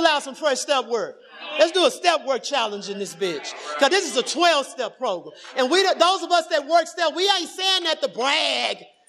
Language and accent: English; Lubbock, Texas, United States; You know, I'm from Lubbock. We went to church. We were PK kids, right?